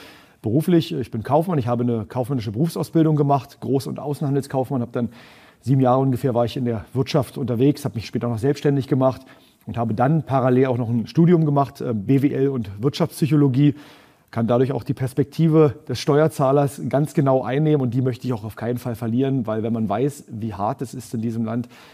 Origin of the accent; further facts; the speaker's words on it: Saxony-Anhalt, Germany; Nein, ich bin aus Sachsen-Anhalt, schon immer. Meine Familie kommt aus Sachsen-Anhalt. Wir sind entsprechend sachsen-anhaltisch sozialisiert.